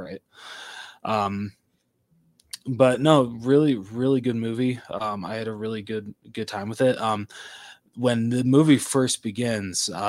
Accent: California, United States; growing up in California as a little kid

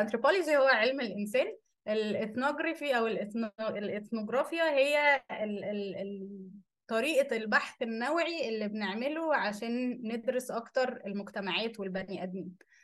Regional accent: Egypt; إحنا أولاً إحنا كمجتمع مصري عندنا شوية مفاهيم كده بنحطها

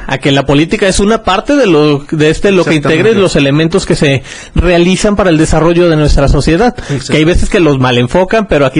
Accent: Guadalajara, Jalisco, Mexico; Es que, brother, somos tapatíos, ¿sabes?

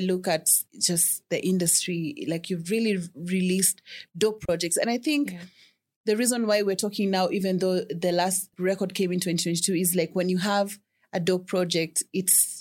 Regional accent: Molo, Nakuru County, Kenya; because I'm from Molo, I'm from Nakuru.

